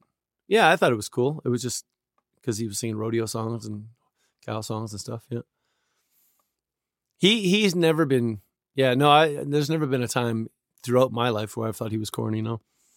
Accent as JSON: {"language": "English", "region": "Alberta", "country": "Canada", "said": "we're both from Alberta. But I met him, I don't know, 20 years ago in Calgary here."}